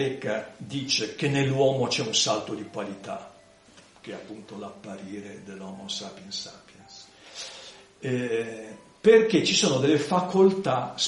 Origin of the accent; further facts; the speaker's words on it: Liguria, Italy; Io faccio questa battuta anche agli studenti, essendo ligure, dico...